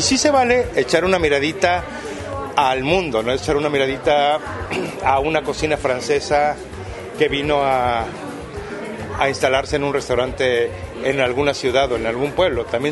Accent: Mexico

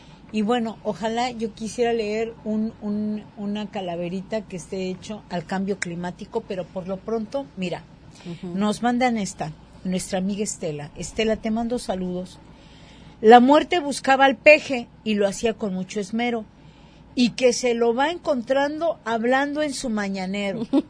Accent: Mexico; esos somos los mexicanos.

